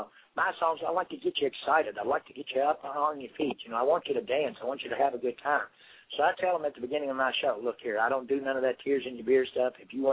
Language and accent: English; Kentucky, United States; yes, I'm from Kentucky, and no, I never married none of my sisters.